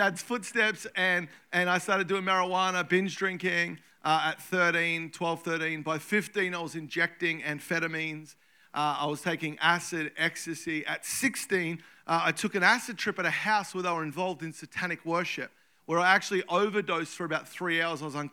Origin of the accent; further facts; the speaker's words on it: Melbourne, Victoria, Australia; I grew up in Melbourne, Australia.